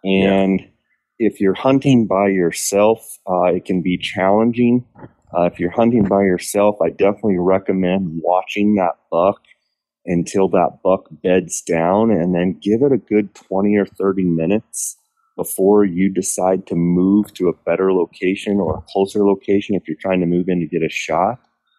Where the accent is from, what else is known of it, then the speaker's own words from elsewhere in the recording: Phoenix, Arizona, United States; living and growing up in Phoenix my whole life